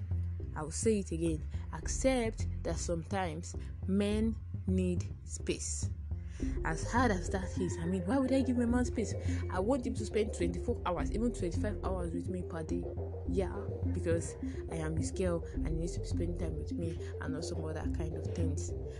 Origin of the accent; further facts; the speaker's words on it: Nigeria; accent: Nigerian Yoruba; I'm a Nigerian. I am Yoruba. I have the Nigerian Yoruba accent